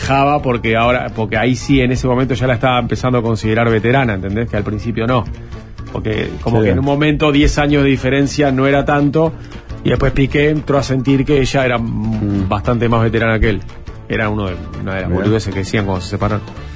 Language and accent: Spanish; Uruguay; que me dijeron que en el Eternauta interpreté un porteño muy bueno como si lo fuera, siendo uruguayo.